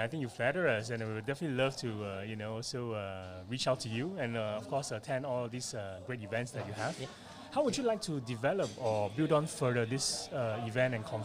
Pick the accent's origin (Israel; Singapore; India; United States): Singapore; Like I come from Singapore.